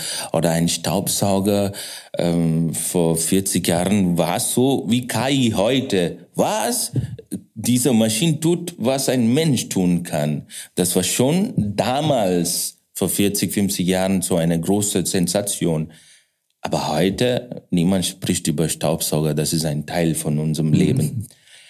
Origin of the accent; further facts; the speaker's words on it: Bangalore, Karnataka, India; German is a second language; ich komme aus Indien, südlich von Indien, Bangalore.